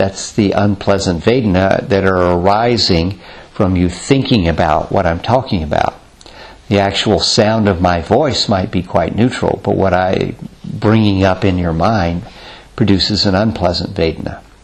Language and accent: English; Mississippi, United States; Growing up in Mississippi, there was a lot of cotton being grown at that time.